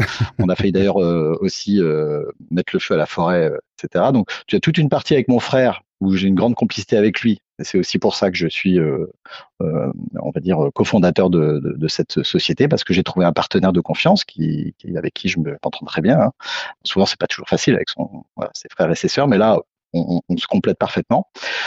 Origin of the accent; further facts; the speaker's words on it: Compiègne, Hauts-de-France, France; born there; je suis né à Compiègne